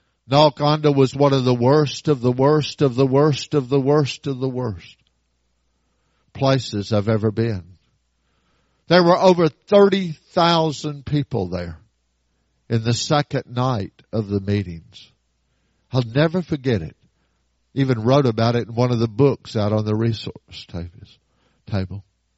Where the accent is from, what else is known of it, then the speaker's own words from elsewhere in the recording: Tampa, Florida, United States; And we're from Tampa, the lightning capital of the world. I know what thunder sounds like.